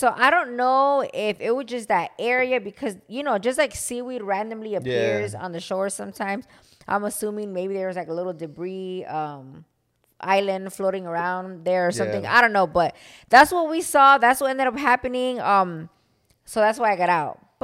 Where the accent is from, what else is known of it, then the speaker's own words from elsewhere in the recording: Florida, United States; But I'm from Florida, and you guys know that we're all about that beach life out here.